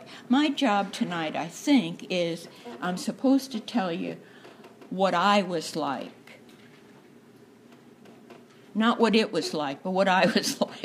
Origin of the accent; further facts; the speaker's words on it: Pawtucket, Rhode Island, United States; And I grew up in Pawtucket, Rhode Island.